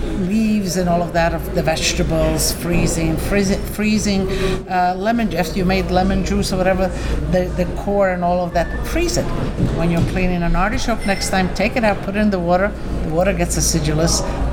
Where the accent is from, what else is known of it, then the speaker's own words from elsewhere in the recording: Friuli-Venezia Giulia, Italy; English is a second language; I come from Italy, northeast, mm-hmm. which is Friuli Venezia Giulia, under Austria, close to now is Slovenia.